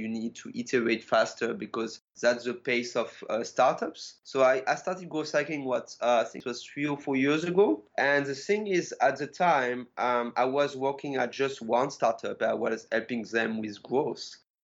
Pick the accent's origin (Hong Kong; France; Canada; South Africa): France; English is a second language; also born or lived in United States / England / Ireland / Spain; now in Taiwan; Taiwan is actually the 7th country I lived in. You probably hear my accent. I'm originally from France, but then I used to live in the US, in England, in Ireland, in Spain, and in Australia.